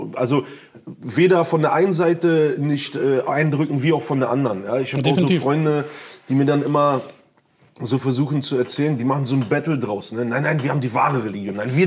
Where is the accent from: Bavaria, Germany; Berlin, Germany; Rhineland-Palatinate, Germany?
Berlin, Germany; weil ich ja so groß geworden bin im Wedding.